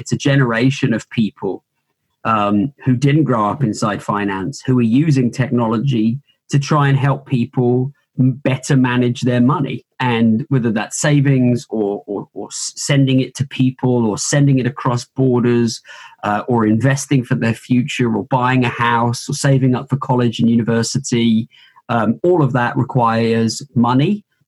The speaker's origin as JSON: {"language": "English", "region": "London", "country": "United Kingdom", "tie": "born or raised there", "lives_now": "United States", "said": "I was born in Brixton and grew up in sort of Southwest London. I traveled around. I went to school in Switzerland and I came out here for business. And I came out here very young, in my early 20s."}